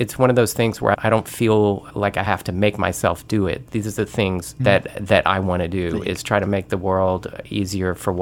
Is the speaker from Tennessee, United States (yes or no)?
yes; Memphis, Tennessee, United States; Sure. Yeah, I grew up in Memphis, Tennessee.